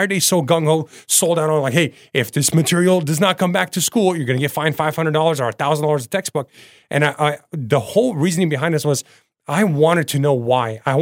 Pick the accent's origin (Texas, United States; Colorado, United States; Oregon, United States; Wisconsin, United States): Oregon, United States; Portland; I'm from Portland, Oregon. So the Oregon Trail mm-hmm. was huge for me.